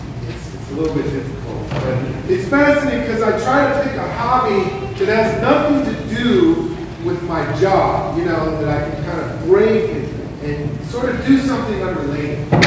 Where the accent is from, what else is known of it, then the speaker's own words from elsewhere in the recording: California, United States; My wife and I come from Southern California.